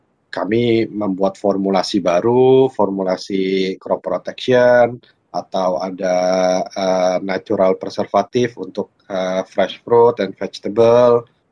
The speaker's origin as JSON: {"language": "Indonesian", "region": "Jakarta", "country": "Indonesia", "said": "saya dari Jakarta. Saya berasal dari keluarga yang memang cukup dekat dengan pertanian karena ayah saya sudah di bisnis agribisnis sudah lama. Lalu saya ke Australia"}